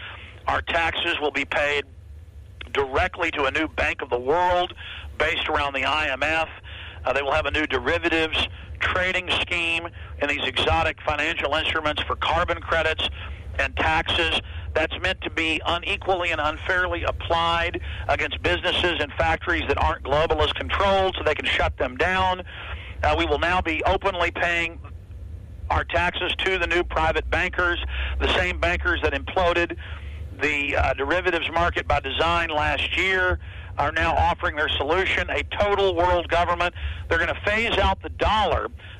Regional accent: United States; I'm a Heinz 57 from America. I'm Scottish, Irish, Welsh, Native American, the whole nine yards.

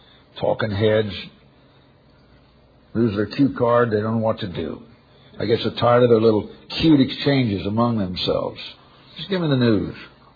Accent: Scotland, United Kingdom; Well, I'm Scottish.

